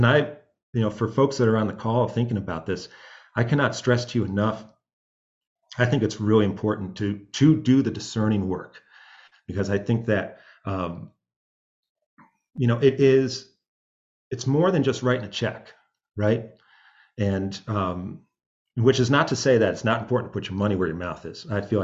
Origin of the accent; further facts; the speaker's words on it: United States; I hope I'm not being culturally appropriating by being a white person saying this is our music, but as an American, right, this is it.